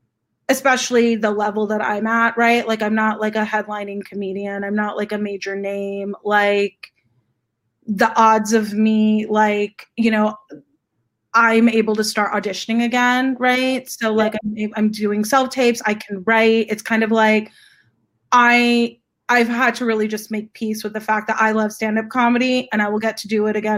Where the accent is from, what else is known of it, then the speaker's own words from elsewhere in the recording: Los Angeles, California, United States; I grew up in this area. I grew up in Mount Washington and Eagle Rock and Highland Park. So I've seen it change.